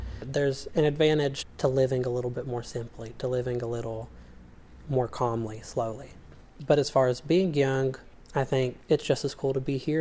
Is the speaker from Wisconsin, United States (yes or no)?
no; Florence, Kentucky, United States; born there; I was born in Florence, Kentucky, in Boone County up north. Lived there until I was like 8 years old, and but my family's all from here, my mom and my dad, both their sides.